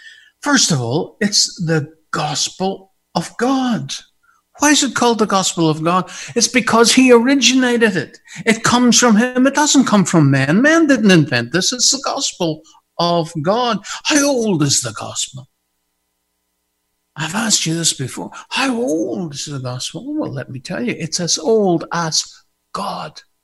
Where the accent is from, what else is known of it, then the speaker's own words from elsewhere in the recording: Maghera, Northern Ireland, United Kingdom; I'm from Magara, which is in Northern Ireland.